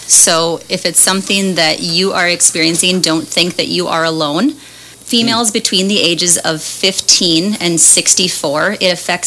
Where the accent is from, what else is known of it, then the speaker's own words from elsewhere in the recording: Madison, South Dakota, United States; I grew up here in Madison. I did not make it very far from home.